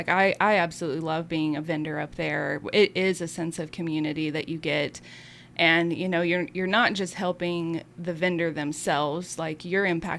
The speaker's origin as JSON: {"language": "English", "town": "West Plains", "region": "Missouri", "country": "United States", "tie": "born or raised there", "said": "I grew up in West Plains, yeah. I moved away to go to Springfield for college, but then in 2016, my family moved back here."}